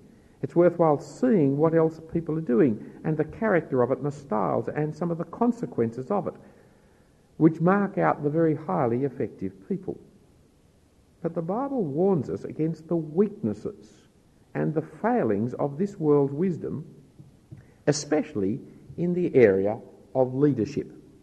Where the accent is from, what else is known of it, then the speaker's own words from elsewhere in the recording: Bellevue Hill, New South Wales, Australia; I grew up in Bellevue Hill